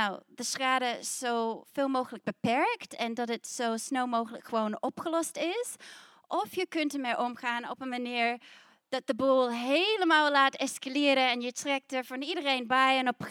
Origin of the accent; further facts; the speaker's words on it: New Zealand; Dutch is a second language; moved away as an adult; also born or lived in Sydney; now in Netherlands; Ja, je hoort, ik heb een accent, ik kom uit Nieuw-Zeeland. Dus een stukje van mijn verhaal groeide op in Nieuw-Zeeland. Toen ging ik 3 jaar in Sydney muziek studeren en daarna kwam ik naar Nederland.